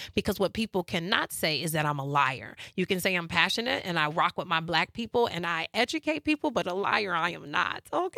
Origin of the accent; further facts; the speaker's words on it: Madison, Wisconsin, United States; growing up in Madison, Wisconsin, where I have coined as the sunken place